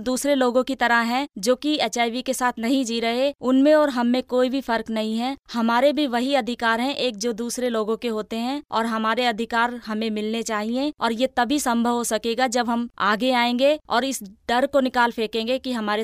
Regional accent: Rajasthan, India; और मैं राजस्थान से बिलोंग करती हूँ।

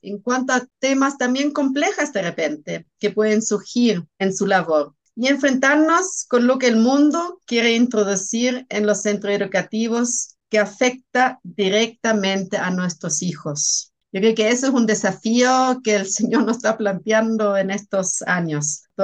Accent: Germany; moved away; Tú no sabes eso, pero yo vengo de Alemania donde habían como dos denominaciones

